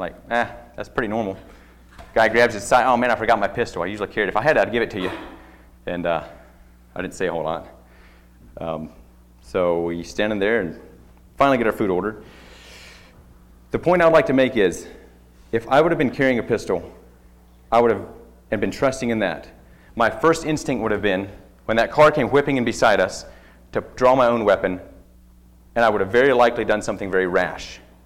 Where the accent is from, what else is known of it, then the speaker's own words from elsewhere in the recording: the South, United States; I mean, I grew up in the South. That's very normal to see people standing around on the streets.